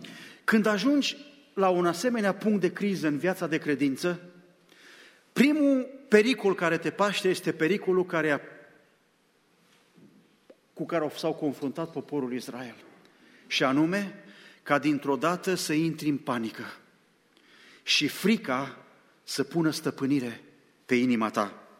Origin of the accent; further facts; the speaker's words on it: Bucharest, Romania; Mi-aduc aminte că lângă biserica unde mergeam când eram copil, în București, în Ferentari